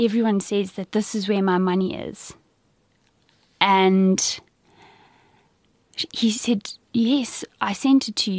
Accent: Zimbabwe; now in South Africa; I come from Zimbabwe

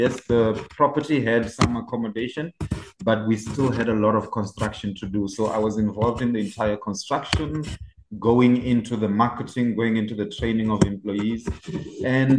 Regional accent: Limpopo, South Africa; also born or lived in Cape Town; originally from Limpopo in the Vembe district, born and bred in the Venda area. So currently I reside in a town called Lüderhard. Have been here since, sure, forever.

